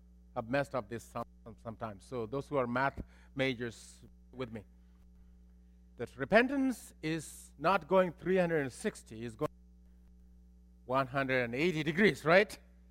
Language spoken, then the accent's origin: English; United States; I grew up in America.